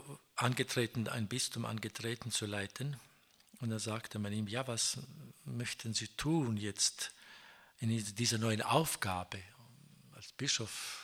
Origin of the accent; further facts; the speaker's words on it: Kazakhstan; auch bei uns in Kasachstan.